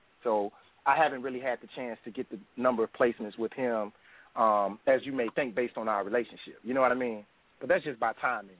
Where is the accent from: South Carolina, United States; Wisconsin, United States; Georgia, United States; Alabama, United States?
Alabama, United States; Tuscaloosa; I was born and raised in Roll Tide, Tuscaloosa, Alabama.